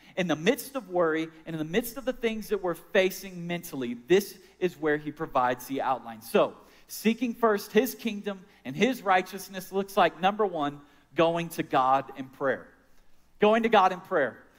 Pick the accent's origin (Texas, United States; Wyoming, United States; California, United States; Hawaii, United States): Texas, United States; Houston; growing up in Houston, Texas, a large school district. Shout out Cyfair Independent School District.